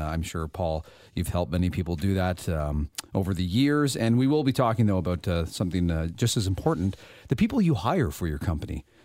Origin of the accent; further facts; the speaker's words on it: Canada; Well, we're Canadian, right?